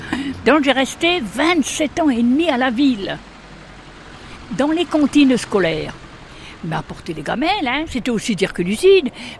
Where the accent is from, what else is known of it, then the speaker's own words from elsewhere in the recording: Grand Est, France; born there; Oui, alors je suis née dans la Haute-Marne. … c'est un nom répandu en Pologne.